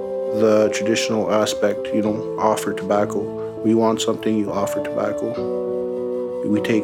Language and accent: English; Minnesota, United States; I'm from the White Earth Band of Ojibwe. I'm Eagle Clan.